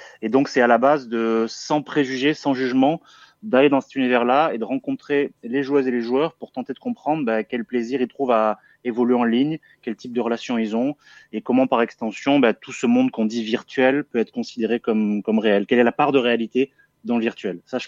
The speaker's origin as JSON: {"language": "French", "town": "Alès", "region": "Occitanie", "country": "France", "said": "les forêts environnantes de Florac ou de chez moi à Alès"}